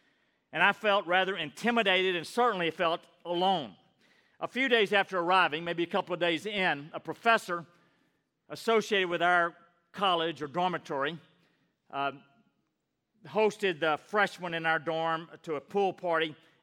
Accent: Madisonville, Texas, United States; drove myself from my hometown 100 miles north into the heart of Houston. That's how we went to college in Madisonville, Texas, at least in those days.

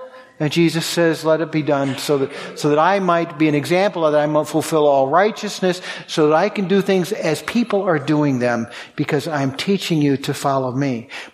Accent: Boston, Massachusetts, United States; I grew up right near, I grew up in the Boston area

